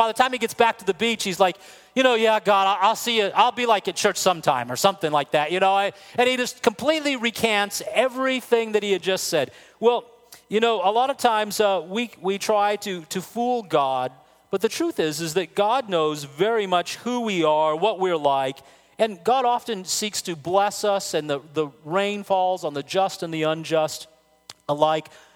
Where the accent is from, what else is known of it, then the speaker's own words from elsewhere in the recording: El Paso, Texas, United States; I would be camping in the desert, you know, when I'm growing up in El Paso, Texas.